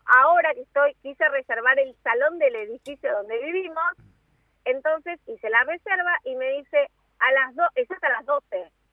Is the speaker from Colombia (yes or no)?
no; Argentina; somos argentinos